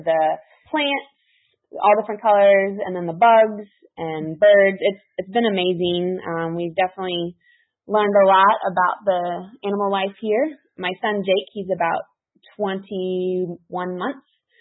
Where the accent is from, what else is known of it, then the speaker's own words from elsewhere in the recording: United States; moved away as an adult; leave our families because we're from the United States as well.